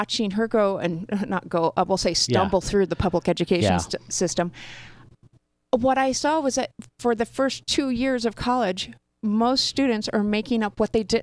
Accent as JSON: {"language": "English", "region": "Midwest", "country": "United States", "said": "Well, see, I'm from the Midwest. My family, there were farmers from the Midwest."}